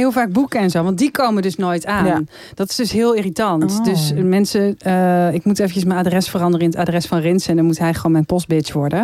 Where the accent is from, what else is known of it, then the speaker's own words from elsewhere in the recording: Netherlands; Ik zei, ja, ik kom uit Nederland, daar woon ik.